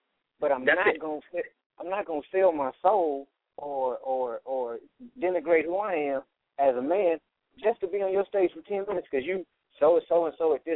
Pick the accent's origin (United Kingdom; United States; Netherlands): United States; Oakland, California; I mean, you're from Chicago, I'm from Oakland.